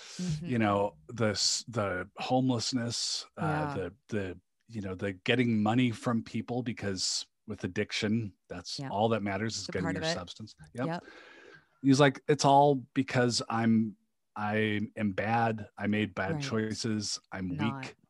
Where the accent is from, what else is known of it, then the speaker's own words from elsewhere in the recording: Seattle, Washington, United States; I lived in Seattle for a long time. I grew up in the Seattle area.